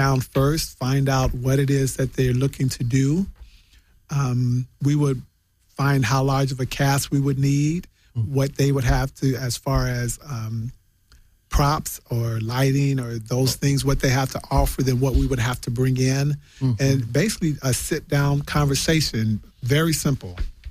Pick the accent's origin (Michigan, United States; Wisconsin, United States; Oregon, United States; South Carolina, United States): Michigan, United States; Idlewild; we went to Idyllwild, Michigan, which is my hometown.